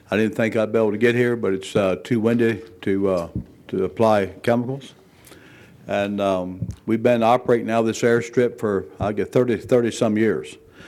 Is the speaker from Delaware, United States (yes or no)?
yes; Melton, Delaware, United States; from Melton, Delaware, owner of Alan Corman Aerial Spraying.